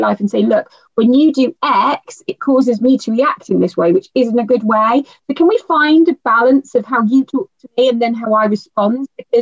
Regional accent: United Kingdom; Because I think what we do, we're very British, aren't we? We've got that stiff upper lip, we'll take too many things and then we'll explode.

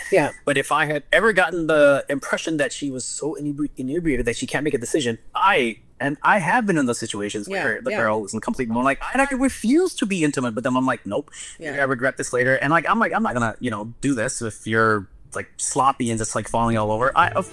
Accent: New York, United States; I am from New York, and where the F would I do forensic work?

